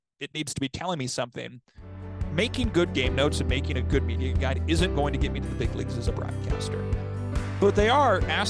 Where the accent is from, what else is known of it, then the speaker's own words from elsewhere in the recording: Livermore, California, United States; now in Omaha, United States; When I was a kid growing up in Livermore